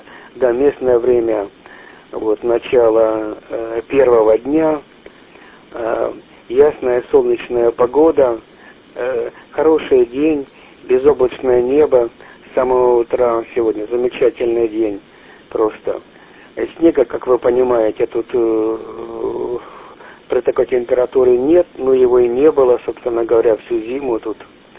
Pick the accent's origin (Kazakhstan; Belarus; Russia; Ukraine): Ukraine; Derhachi, Kharkiv Oblast; я сам родом из Дергачей, вот недалеко там от Белгорода, вот в Харьковской области, имея в виду, ну, вот так между Дергачами и между Харьковом и Белгородом, ну, конечно, ближе к Харькову там, это пригород Харькова, Дергачи.